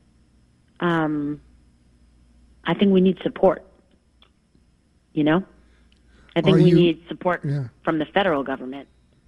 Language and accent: English; Manhattan, New York, United States; I grew up in Manhattan, so, you know, when I read an article about a place like Delmonico's or somewhere I've gone my whole life